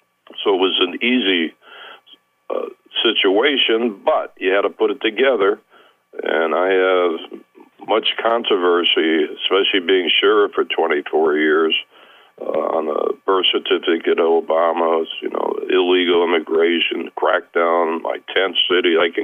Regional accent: Springfield, Massachusetts, United States; Well, as far as me personally, I'm from Springfield, Mass, and I joined the Army in 1950

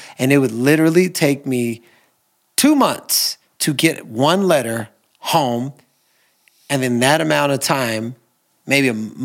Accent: Houston, Texas, United States; also born or lived in Los Angeles; now in Austin, United States; I originally grew up in Houston, Texas, and then moved to LA and lived in LA for 21 years, and now I'm back in Austin, Texas.

